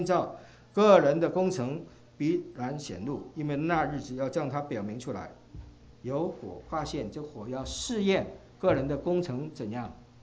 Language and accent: Chinese; Hong Kong; 因为我来自香港所以当然就是留意